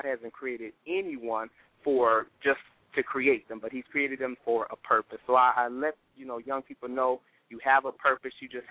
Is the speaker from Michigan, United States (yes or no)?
yes; Ypsilanti, Michigan, United States; I'm from Ypsilanti, Michigan, not a big, big town